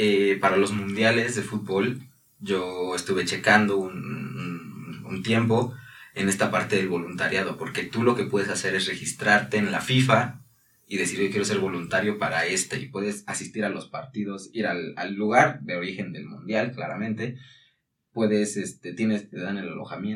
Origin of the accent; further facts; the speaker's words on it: Mexico; son muchísimas personas que ponen el nombre de soy mexicano y hago las cosas bien